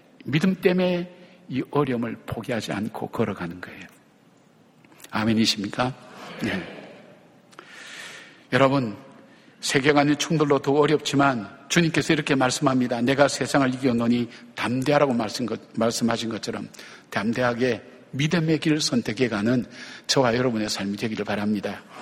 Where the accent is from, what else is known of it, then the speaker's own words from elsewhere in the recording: Busan, South Korea; 저는 그 어릴 적에 자라났던 그 집이 화장터라 그러죠. 화장터가 있는 동네에서 자랐어요. 요즘처럼 시설이 잘 돼 있어서 이런 게 아니고, 그때는 이렇게 어떻게 태우는가 하는 것을 뒤쪽에 가서 또 볼 수 있는 그런 어떤 장치였어요. 부산에, 부산을 좀 아시는 분은 부산에 당감동에 가면 옛날에 화장터가 있었어요.